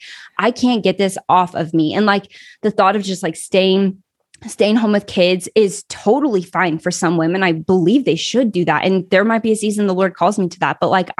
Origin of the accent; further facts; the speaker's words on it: Kansas, United States; So I grew up in the Midwest, Kansas, actually. And in the culture that I grew up in, it's just very normal for women to stay at home with their kids, for the husbands to go to work.